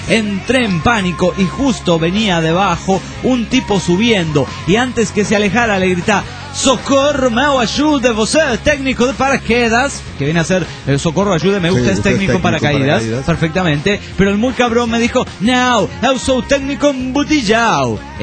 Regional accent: Monterrey, Nuevo León, Mexico

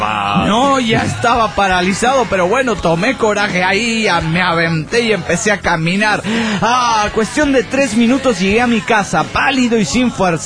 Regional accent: Punata, Cochabamba, Bolivia; quien falleció el mes de mayo de este año, en mi pueblo, Punata.

